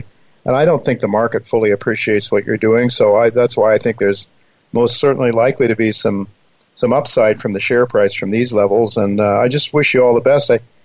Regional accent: Ohio, United States; I mean, I grew up in Ohio, the Buckeye State, and never got close to an ounce of gold

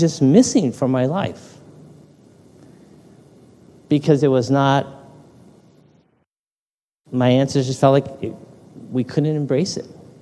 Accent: Los Angeles, California, United States; born there; Yes, I'm American. I was born here in Los Angeles, but I'm also of Japanese ancestry.

